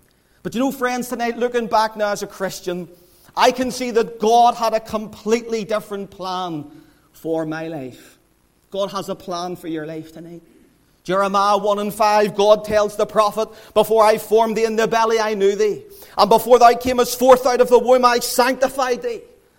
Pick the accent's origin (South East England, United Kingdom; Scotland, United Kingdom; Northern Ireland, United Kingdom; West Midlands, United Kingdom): Northern Ireland, United Kingdom; Belfast; As you know now … I'm from the Donegal Road area in Belfast.